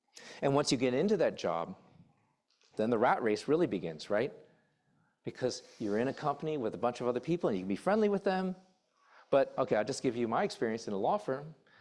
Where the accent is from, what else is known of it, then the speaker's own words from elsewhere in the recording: Chicago, Illinois, United States; now in Pittsburgh, United States; yeah, I'm from Chicago, and the Bears traded Justin Fields to the Pittsburgh Steelers for a 6th-round draft pick. I'm living here in Pittsburgh